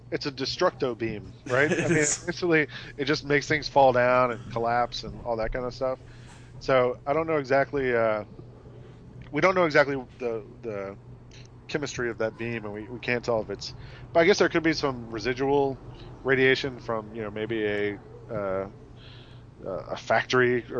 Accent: Atlanta, Georgia, United States; Maybe so. I'm from Atlanta. I'm used to Coke being around all the time.

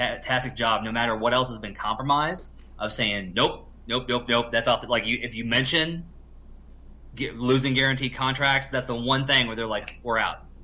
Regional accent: Arkansas, United States; I'm from Arkansas, so I would faint if that happened.

